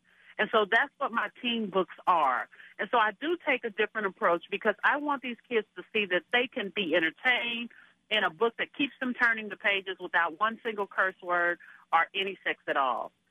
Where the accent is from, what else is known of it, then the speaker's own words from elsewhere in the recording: Arkansas, United States; I'm originally from Arkansas, so I was actually shocked to be nominated